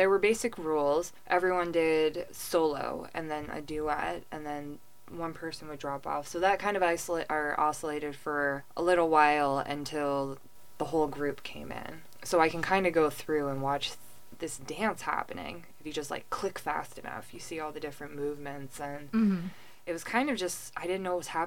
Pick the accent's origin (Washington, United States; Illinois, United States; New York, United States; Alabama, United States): New York, United States; because I grew up in the Hudson Valley. My dad helped refound that school